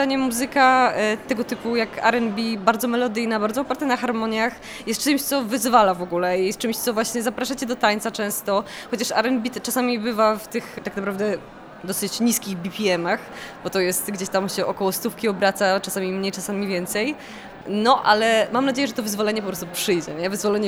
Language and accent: Polish; eastern Poland, Poland; tak pochodzę właściwie z Polski Wschodniej gdzieś tam